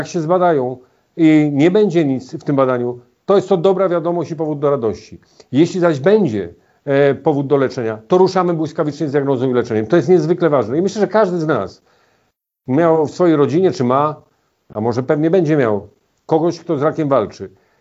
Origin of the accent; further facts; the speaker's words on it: Radowo Małe, West Pomeranian Voivodeship, Poland; Ja osobiście wychowałem się w Radowie Małym, pewnie część z Państwa wie, gdzie to jest. Urodziłem się w Resku, biegałem po ulicach Łobza, potem lata szkolne w Darłowie, w Koszalinie, studia w Szczecinie.